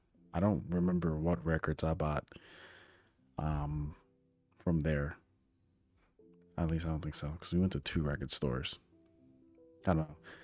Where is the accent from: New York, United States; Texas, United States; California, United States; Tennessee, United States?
Texas, United States; Austin; being that like I'm from Texas, Austin, Texas